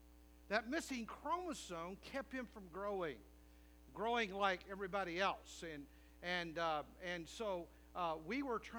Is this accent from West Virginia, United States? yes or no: yes; West Virginia, United States; You know, when I was a kid growing up in West Virginia, we had this kid in our class